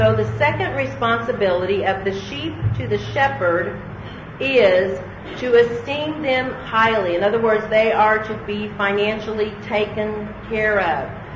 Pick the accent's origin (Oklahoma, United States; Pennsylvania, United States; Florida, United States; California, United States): Oklahoma, United States; And I remember being a pastor's daughter growing up in Oklahoma.